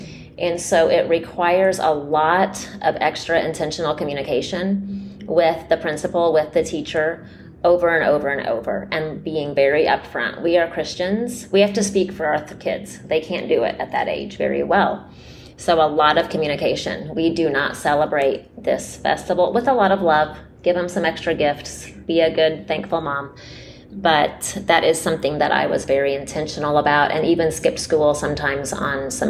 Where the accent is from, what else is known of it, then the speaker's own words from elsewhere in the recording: United States; I'm still a weird mom because I'm an American